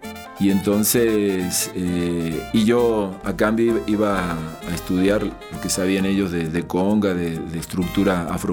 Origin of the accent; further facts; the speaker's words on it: Córdoba, Argentina; éramos tres cordobeses argentinos